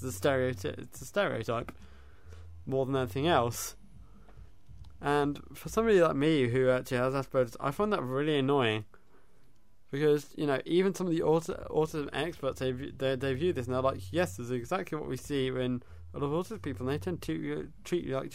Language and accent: English; Windsor, South East England, United Kingdom; I was raised in the Royal Borough of Windsor and Maidenhead